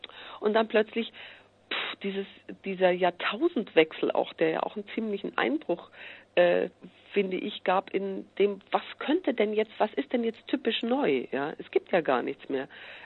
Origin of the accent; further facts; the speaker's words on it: Munich, Bavaria, Germany; Und ich bin auch nicht wirklich im Bayerischen Wald aufgewachsen, sondern Gott sei Dank in München.